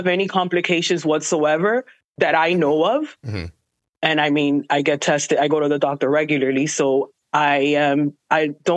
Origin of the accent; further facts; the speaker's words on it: Miami, Florida, United States; So I was born and raised in Miami. So it's a big Hispanic community as my culture is also Hispanic.